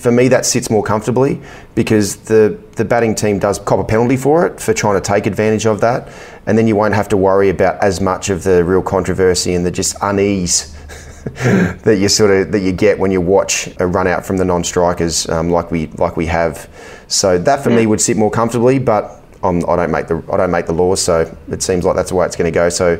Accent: Australia; And for me, growing up in Australia, that's something that I never, ever, ever considered doing.

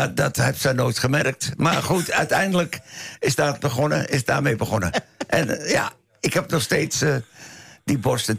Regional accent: Amsterdam, North Holland, Netherlands; Ik kom uit de Jordaan.

